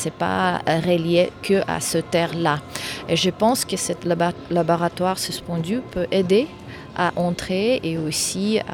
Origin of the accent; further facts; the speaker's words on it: Uzbekistan; French is a second language; je suis ouzbek, je viens d'Ouzbékistan